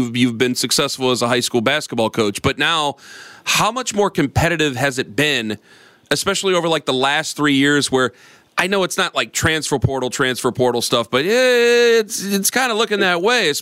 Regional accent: Perry, Ohio, United States; Because I'm from Perry, down there next to Canton McKinley

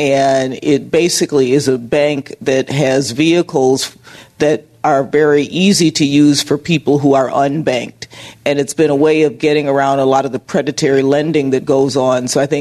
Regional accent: Buffalo, New York, United States; One other one, because it's my hometown, Buffalo.

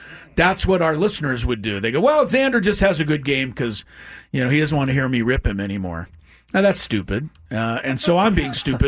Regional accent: Beverly Hills, California, United States; I wasn't born and raised in Beverly Hills for nothing.

